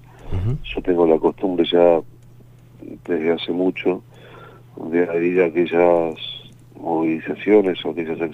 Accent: Argentina; somos muchos los argentinos

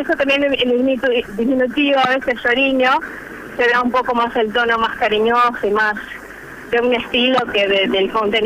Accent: Brazil; Spanish is a second language; Yo soy brasilera.

